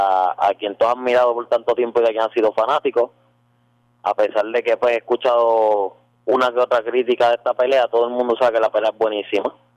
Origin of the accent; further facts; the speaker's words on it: Puerto Rico; Somos dos boricuas pues que estamos luchando por nuestro sueño